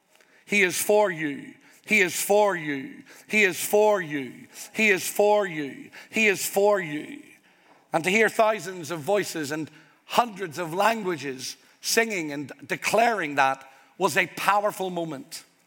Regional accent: Ireland; I'm Irish, but before I am Irish, I am a citizen of the King.

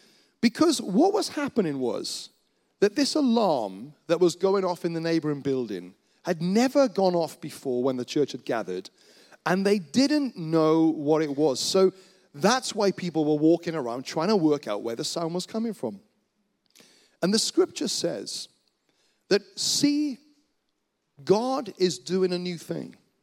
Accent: Wales, United Kingdom; I'm from Wales originally

